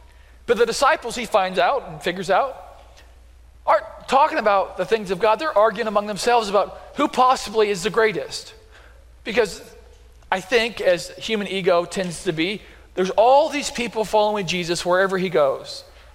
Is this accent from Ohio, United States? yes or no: no; Beatrice, Nebraska, United States; I grew up in Beatrice, not too far away from here. And so I am a Nebraskan, so I got my Nebraska socks on